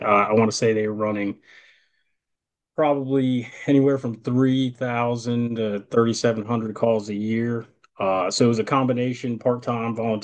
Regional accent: Charlotte, North Carolina, United States; also born or lived in New York; I say I'm from North Carolina. I'm originally born in New York, but I claim Charlotte as home. Parents live there, brothers, sisters, everybody lives there.

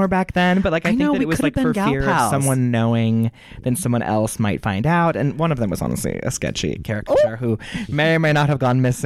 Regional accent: Cleveland, Ohio, United States; Growing up in Cleveland, we were guilty ones.

